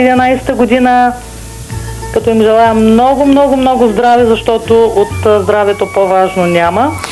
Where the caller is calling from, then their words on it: Beloslav, Varna Province, Bulgaria; Здравейте … от Белослав.